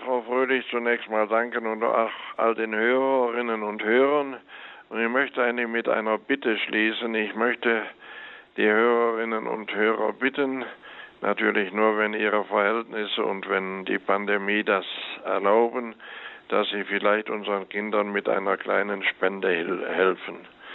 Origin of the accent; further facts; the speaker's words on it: Rhineland, Germany; born there; Mal so gesagt, ich bin geborener Rheinländer.